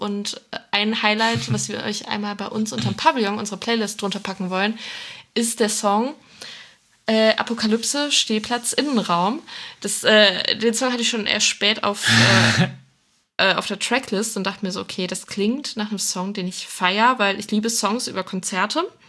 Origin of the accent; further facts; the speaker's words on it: North Rhine-Westphalia, Germany; now in Cologne, Germany; also ich komme aus NRW und dementsprechend schon Karnevalskind by heart. Und dass ich jetzt in Köln wohne